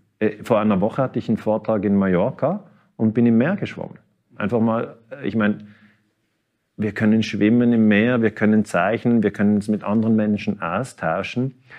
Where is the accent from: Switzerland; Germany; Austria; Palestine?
Switzerland; dass eigentlich der amerikanische Imperialismus bei uns in der Schweiz oder in Deutschland, Österreich insgesamt überhaupt nicht reflektiert wird